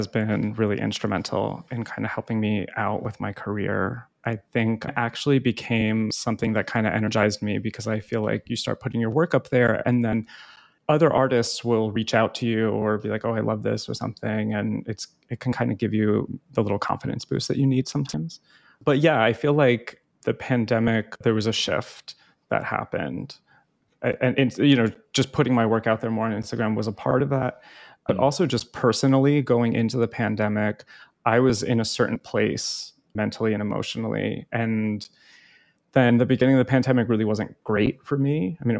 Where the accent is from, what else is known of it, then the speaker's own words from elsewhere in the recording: New Jersey, United States; Well, I grew up in North Jersey. So when I finished graduate school, I went back and lived home for a year, but I needed a studio so that I could keep working.